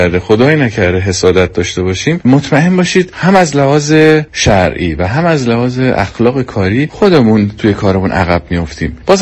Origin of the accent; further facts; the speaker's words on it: Iran; به خاطر اینکه ما همه ایرانی هستیم